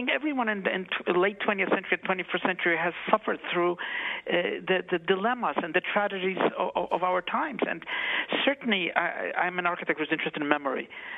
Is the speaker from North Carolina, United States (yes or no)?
no; New York, United States; Well, you know, I'm a New Yorker, and you know, my father worked right around the site.